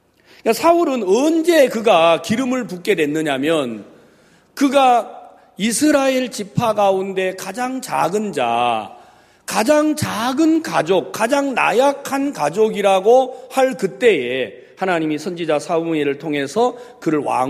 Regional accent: Wando, South Jeolla, South Korea; 제 고향이 전라남도 완도군 소안면 비자리 1169번지라는 동네에서 아주 촌도 막 유별난 촌에서 태어났어요.

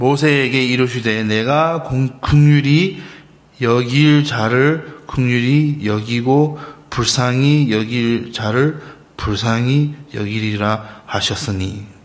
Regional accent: United States; Korean is a second language; 여러분, 저는 미국 사람이에요

